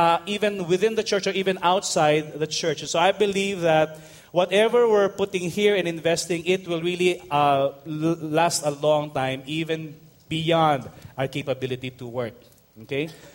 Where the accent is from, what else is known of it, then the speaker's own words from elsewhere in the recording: Manila, Metro Manila, Philippines; the starting point of the … were I was born in Tondo. I was born in Manila, and when we were, I remember growing up, our house was about two or three blocks away from Smoky Mountain